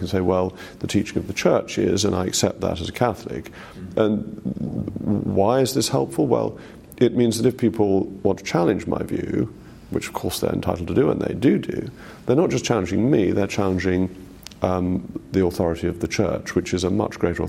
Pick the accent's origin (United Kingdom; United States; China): United Kingdom; England; some people are quite surprised that somebody who appears to be as English as I am isn't an Anglican